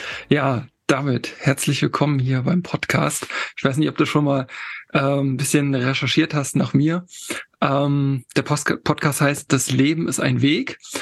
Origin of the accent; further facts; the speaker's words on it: Harz, Germany; now in Hamburg, Germany; Ich komme ja im Ursprung aus dem Harz, aus da wo Tobi halt wohnt. Da ist mein Ursprung und ich lebe jetzt in Hamburg.